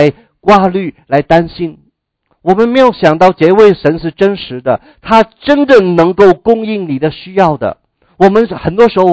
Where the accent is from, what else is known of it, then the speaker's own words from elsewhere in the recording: China; 未雨绸缪 是我们中国人最懂得的事情，对不对？